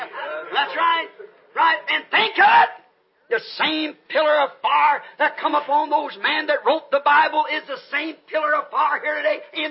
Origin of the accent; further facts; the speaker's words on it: United States; I'm an American. I'm identified with it.